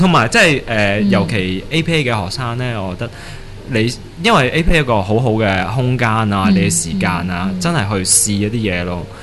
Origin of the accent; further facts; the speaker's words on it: Hong Kong; 即我香港人咧成日即係其實我自己都係